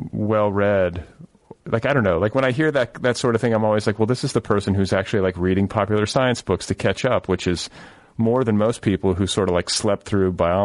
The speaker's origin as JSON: {"language": "English", "region": "Wisconsin", "country": "United States", "tie": "born or raised there", "said": "My first best friend lost his, and then like that same week, my first best friend from growing up in Wisconsin lost his brother, and we had to go up for that funeral."}